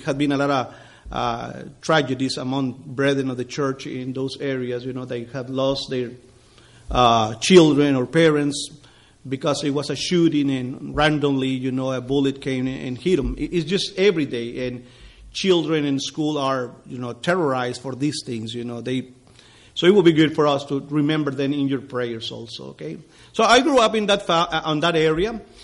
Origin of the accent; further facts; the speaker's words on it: Mexico; I grew up in Mexico. I've been a member of the church since I was 12 years old.